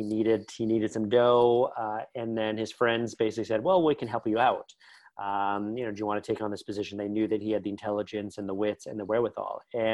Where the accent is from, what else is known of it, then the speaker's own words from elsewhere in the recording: Porcupine, Ontario, Canada; I grew up in Northern Canada in a small, like, remote town. If you're in Toronto, drive straight north for 10 hours, and that's where you find Porcupine, Ontario, Canada.